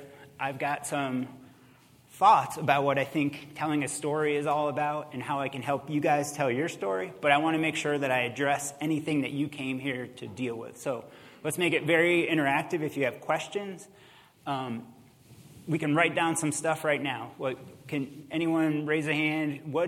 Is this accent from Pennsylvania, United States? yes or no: no; Asheville, North Carolina, United States; Well, she's from my hometown of Asheville.